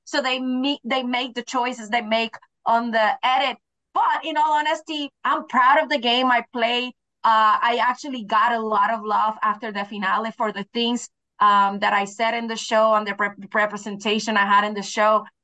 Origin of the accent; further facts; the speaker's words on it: Puerto Rico; moved away as an adult; now in Pittsburgh, United States; I am from Puerto Rico, but I've been in Pittsburgh for over 10 years